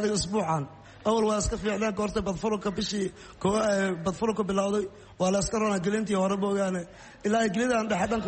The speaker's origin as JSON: {"language": "Somali", "town": "Jowhar", "region": "Middle Shabelle", "country": "Somalia", "moved": "as an adult", "lives_now": "Bosaso, Somalia", "said": "gobolka Soomaaliya dhexe Jowhar baan ka imid. adigu waxaan imid halkan 2011 baa imid halka Boosaaso."}